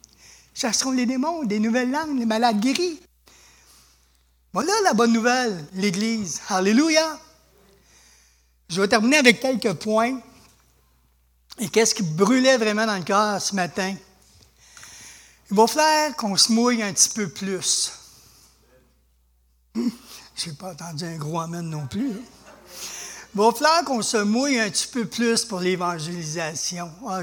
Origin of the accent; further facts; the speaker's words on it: Canada; Ben moi, en tant que Canadien, là, je fais quoi pour ma nation?